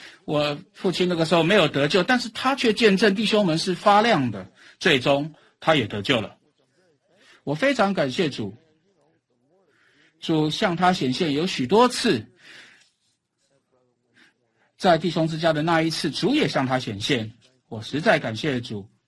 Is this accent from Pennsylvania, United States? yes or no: yes; Pennsylvania, United States; 因为他是从宾州的西部来的，我也是在那里长大的。